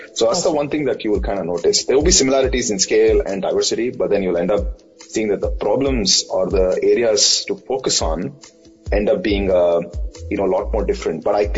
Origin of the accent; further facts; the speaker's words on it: Bangalore, Karnataka, India; college, for example, in India, and obviously I am from Bangalore.